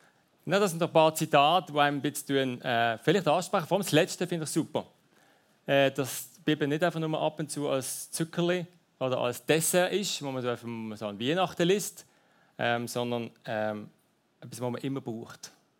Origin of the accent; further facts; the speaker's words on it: Basel, Basel-Stadt, Switzerland; Genau, ich bin aus Basel.